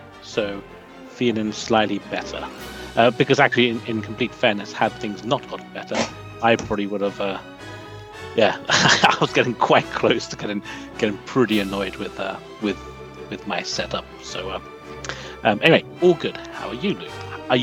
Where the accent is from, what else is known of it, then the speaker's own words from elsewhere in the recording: London, United Kingdom; from London.